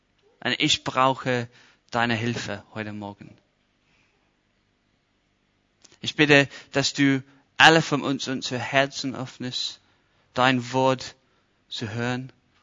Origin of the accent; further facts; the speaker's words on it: Scotland, United Kingdom; German is a second language; ich kann alles außer Hochdeutsch auch. Ich bin eigentlich Schwabe. Ich komme aus Schottland. So mein Deutsch manchmal ist ein bisschen unterbrochen. Hört ein bisschen komisch an.